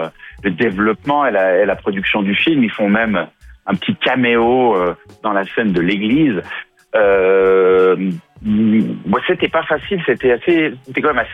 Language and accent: French; Romandy, Switzerland; j'ai grandi en Suisse romande et je suis parti à Zurich, m'installer à Zurich en Suisse alémanique au début des années 2000.